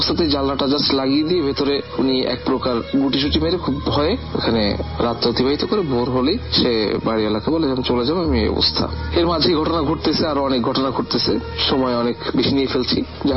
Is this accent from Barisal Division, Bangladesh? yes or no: no; Khulna, Khulna Division, Bangladesh; আমাদের বাড়ি অ্যাকচুয়ালি খুলনাতে। আমাদের বাড়ি ছিল টিভি বন্ডার রোডে, সে বাড়িটা এখনো আছে।